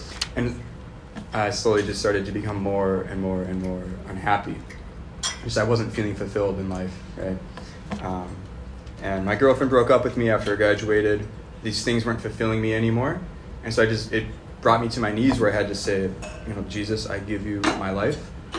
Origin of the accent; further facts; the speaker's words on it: Duluth, Minnesota, United States; My hometown is Duluth, so I'm from the Diocese of Duluth.